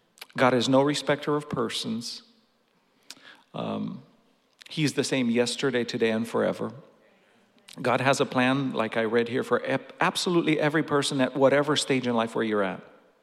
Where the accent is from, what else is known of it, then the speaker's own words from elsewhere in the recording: Romania; moved away; But I grew up in Romania. I grew up in church.